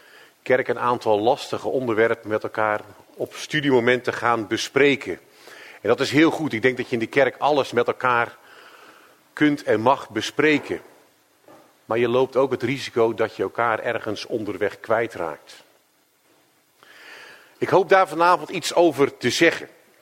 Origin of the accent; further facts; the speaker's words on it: Ridderkerk, South Holland, Netherlands; Mijn roots liggen in Ridderkerk en Ridderkerk ligt onder de rook van Rotterdam.